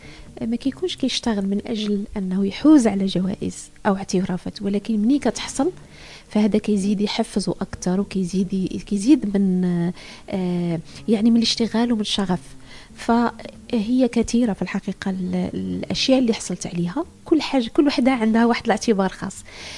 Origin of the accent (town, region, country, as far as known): Morocco